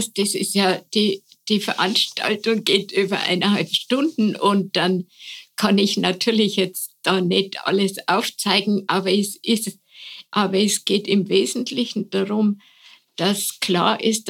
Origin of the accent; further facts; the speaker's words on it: Munich, Bavaria, Germany; born there; also ich bin ja geborene Münchnerin, also so bayerisch-katholisch